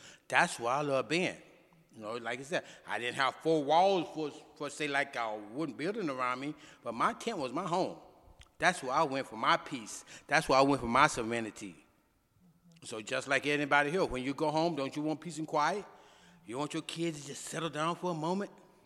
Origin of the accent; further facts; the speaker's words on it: Arkansas, United States; When I was a kid growing up in Arkansas, I knew everybody in my neighborhood.